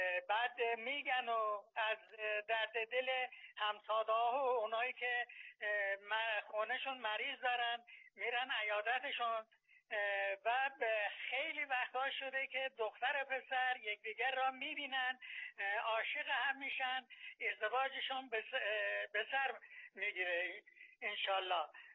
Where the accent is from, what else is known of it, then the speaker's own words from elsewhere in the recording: Gilan, Iran; now in Tehran, Iran; من اهل گیلانم ولی ساکن تهران هستم. همشهره های ما مردم گیلان رسومات خیلی خوبی دارن